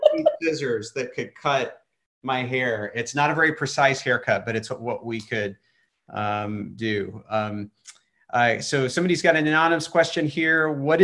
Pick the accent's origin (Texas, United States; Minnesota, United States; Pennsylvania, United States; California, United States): Texas, United States; Big hair. I'm from Texas, baby.